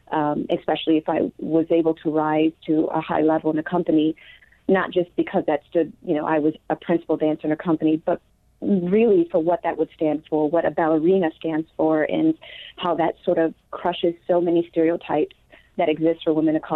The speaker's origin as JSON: {"language": "English", "town": "Rochester", "region": "New York", "country": "United States", "tie": "born or raised there", "said": "Well, I grew up in the inner city of Rochester"}